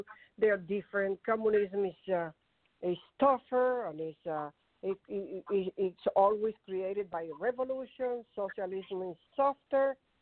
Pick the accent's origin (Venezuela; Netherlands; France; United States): Venezuela; because I come from Venezuela. I have seen socialism face to face.